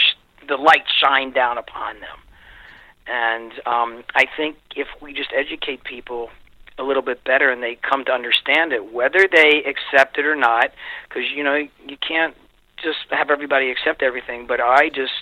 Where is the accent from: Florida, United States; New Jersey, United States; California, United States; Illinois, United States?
New Jersey, United States; but I come from New Jersey, so I'll take my state as an example.